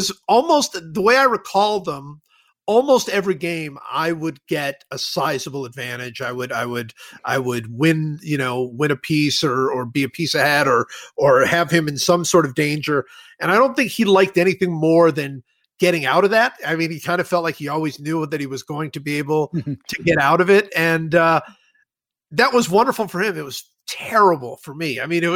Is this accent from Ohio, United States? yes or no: yes; Cleveland, Ohio, United States; I grew up in Cleveland, and my father was very much of a chess player.